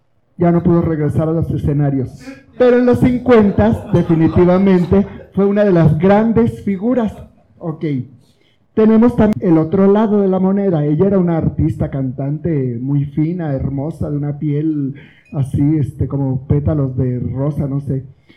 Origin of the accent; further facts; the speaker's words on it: Mexico City, Mexico; como las mexicanas siempre hemos sido muy malinchistas y muy, muy fáciles de influenciar